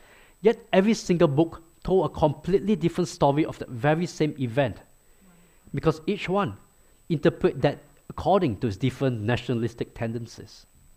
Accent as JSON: {"language": "English", "country": "Singapore", "tie": "born or raised there", "said": "I grew up in Singapore."}